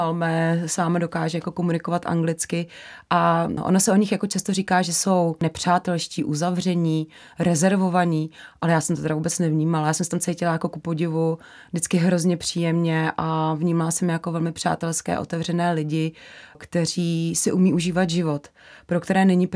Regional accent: Liberec Region, Czechia; moved away as an adult; now in Kutná Hora, Czechia; Nepocházím, já pocházím z Jizerských hor, takže opravdu z hor, ale do Kutné Hory jsem se odstěhovala, je to 10 let

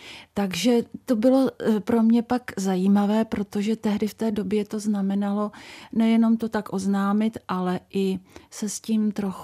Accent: Prague, Czechia; jsem vyrůstala v církvi Československé husitské na Praze 7 v Holešovicích. Tam jsem chodila od mládí

